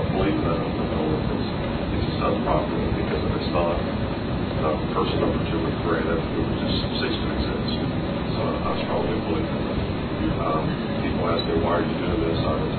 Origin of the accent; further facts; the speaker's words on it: Pasadena, United States; I grew up in Pasadena. Tried to leave there years ago with the CIA, and that didn't work out. So I put my football and stayed in Pasadena.